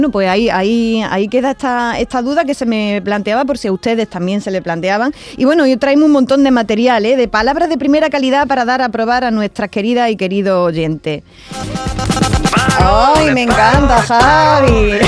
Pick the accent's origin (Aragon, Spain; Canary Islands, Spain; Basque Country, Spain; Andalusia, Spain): Andalusia, Spain; en por lo menos por mi tierra, por Jaén, por Granada, por algunas partes de Córdoba